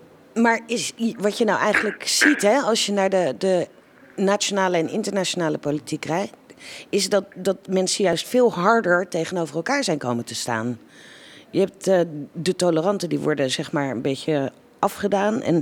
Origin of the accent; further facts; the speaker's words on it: Amsterdam, North Holland, Netherlands; kunnen we daar als Amsterdammers dan tegen ingaan?